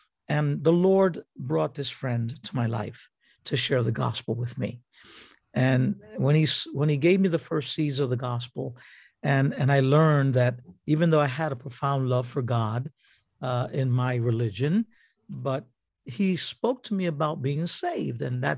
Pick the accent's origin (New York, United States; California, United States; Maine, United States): New York, United States; New York City; born there; first language en; of course, knowing good English, being born in New York City, I was raised knowing English first as my first language.